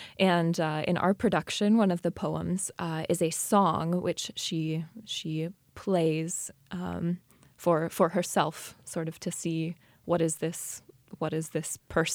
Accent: Seattle, Washington, United States; I grew up in Seattle and had the amazing opportunity to participate in the Young Shakespeare Workshop led by Darren Lay.

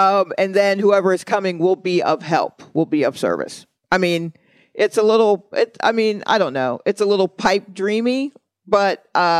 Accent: Atlanta, Georgia, United States; I grew up in Atlanta, and a lot of major areas in Atlanta don't have a sidewalk.

